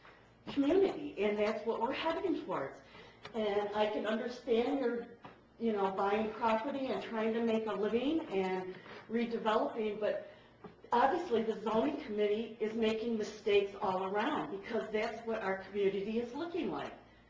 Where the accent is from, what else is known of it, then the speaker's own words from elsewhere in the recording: Sylvania, Ohio, United States; As a Sylvania, growing up in Sylvania, living in Sylvania my whole life